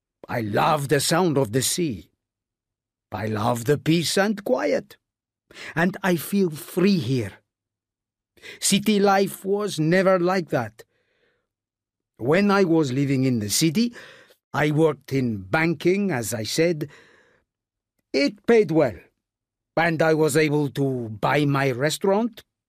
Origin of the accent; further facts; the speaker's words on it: Madrid, Community of Madrid, Spain; moved away as an adult; now in El Hierro, Spain; I came from Madrid about 5 years ago.